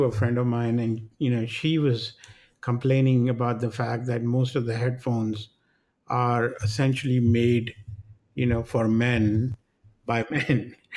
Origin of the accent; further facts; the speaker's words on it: India; I grew up in India and I remember getting one from